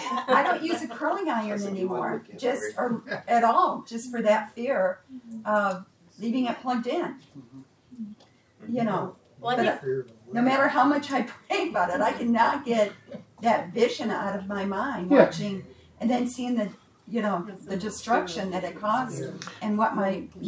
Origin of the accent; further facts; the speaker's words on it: Michigan, United States; Oh, when I was a kid across the street, there's this huge, I grew up in Michigan, the people across the street had a huge dairy farm.